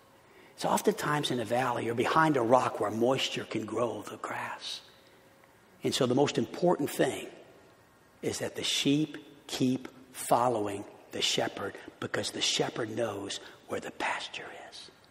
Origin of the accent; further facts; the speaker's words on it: New Orleans, Louisiana, United States; also born or lived in Chicago / Los Angeles; I'm born and raised in New Orleans, went to school in Chicago, was a youth pastor in L.A.